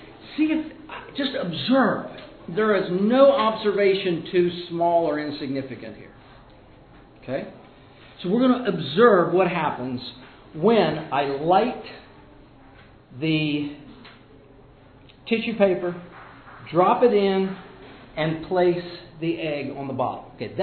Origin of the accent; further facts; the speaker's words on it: Pennsylvania, United States; I'm from Pennsylvania, so it could be.